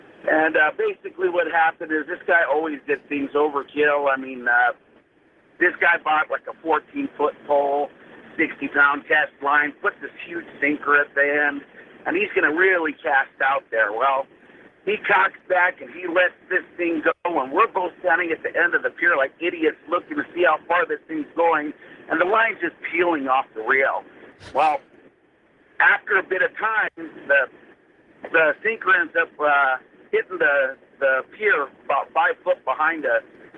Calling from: California, United States; Well, I'm a fisherman. I'm from the San Francisco Bay Area.

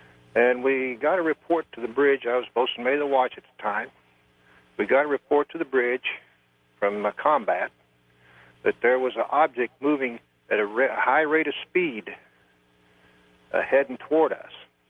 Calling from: Port Gamble, Washington, United States; from Port Gamble, Washington.

